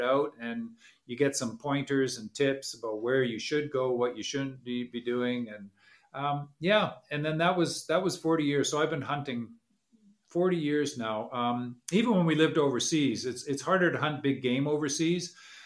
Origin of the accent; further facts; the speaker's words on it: Vancouver, British Columbia, Canada; I grew up in Vancouver.